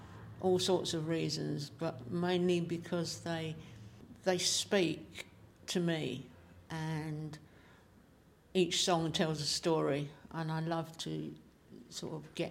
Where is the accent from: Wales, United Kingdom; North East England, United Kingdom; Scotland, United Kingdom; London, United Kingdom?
London, United Kingdom; born there; accent: Cockney; I'm a true Cockney.